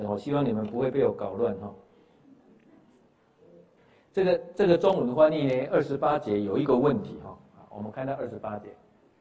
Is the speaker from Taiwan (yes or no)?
yes; Taiwan; 就像我们是台湾人